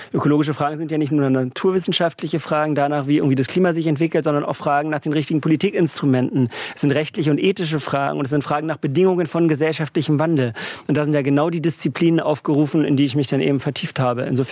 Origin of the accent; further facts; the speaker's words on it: Berlin, Germany; born there; now in Leipzig, Germany; Ich komme selber gebürtig aus Berlin, wohne seit 22 Jahren in Leipzig